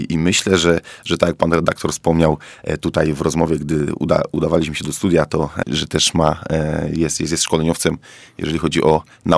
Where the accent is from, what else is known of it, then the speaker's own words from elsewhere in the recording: Kraków, Lesser Poland, Poland; ja akurat wychowałem się w Nowej Hucie